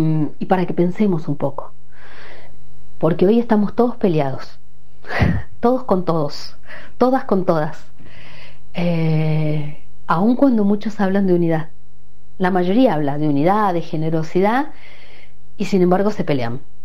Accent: Cinco Saltos, Río Negro, Argentina; Ayer estuve en el acto del 25 de mayo en mi ciudad natal, en Cinco Saltos, provincia de Río Negro

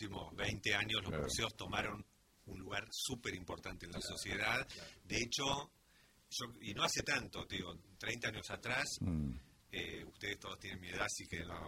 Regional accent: La Plata, Buenos Aires Province, Argentina; born there; que yo nací en La Plata, así que estudié en La Plata arquitectura, así que la conozco

